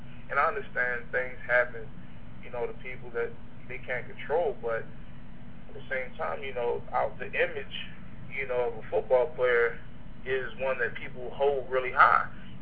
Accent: Baltimore, Maryland, United States; Well, growing up where I did, I grew up in West Baltimore

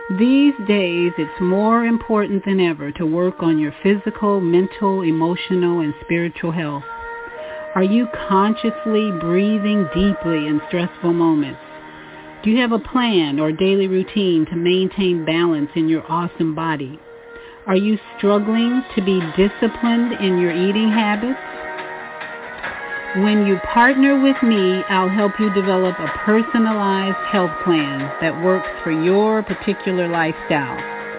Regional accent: Chicago, Illinois, United States; She and I grew up in Chicago together.

